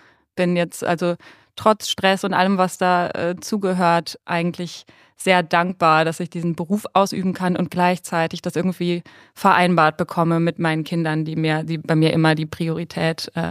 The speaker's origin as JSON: {"language": "German", "town": "Cologne", "region": "North Rhine-Westphalia", "country": "Germany", "also_born_or_lived": "New Zealand", "said": "Bis jetzt bin ich wieder in Köln, wo ich herkomme"}